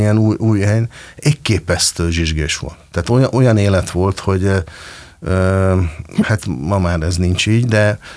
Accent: Budapest, Hungary; Árpád itt Pesti hídfőnél nőttem fel, úgynevezett dánházakban, ezek valójában panelházak, de nem úgy panel.

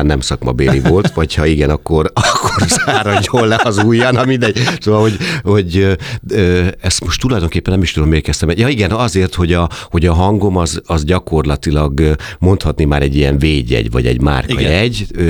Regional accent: Szabolcs-Szatmár-Bereg, Hungary; accent: Szabolcs dialect; meg nyilván ugye Szabolcsból jöttem

